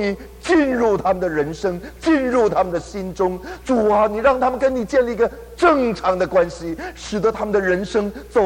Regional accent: China; 虽然对于我们中国人来说，要表达我们内心的一个态度、心愿、意愿，不是一件很容易的事情

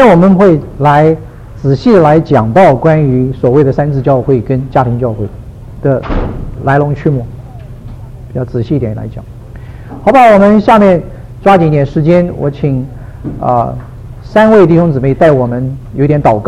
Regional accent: Taiwan; 我自己从台湾来的。

